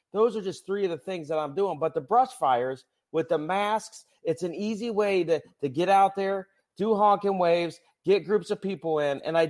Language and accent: English; Ohio, United States; but I'm from Ohio and Ohio is the heart of it all.